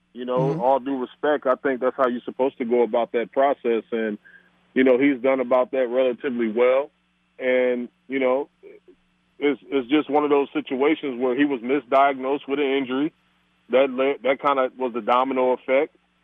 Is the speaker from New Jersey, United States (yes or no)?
no; Milwaukee, Wisconsin, United States; I was playing for the Milwaukee Bucks, and that's my hometown squad.